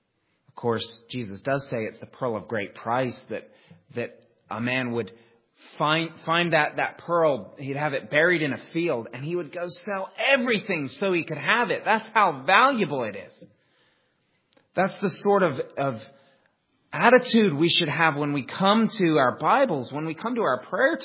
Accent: United States; And as an American, I could recognize the great privilege and the value that a free education means to somebody.

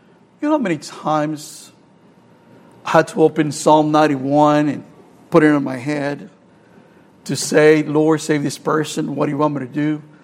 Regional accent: El Salvador; English is a second language; When I grew up in El Salvador, I visited a Baptist church that was called the Crown of Christ, La Corona de Cristo.

